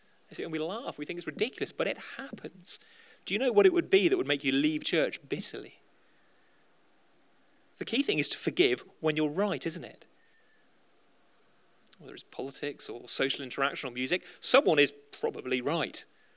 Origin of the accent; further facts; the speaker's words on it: United Kingdom; Culturally, we don't use it, do we? Because we're British and it's not the dumb thing.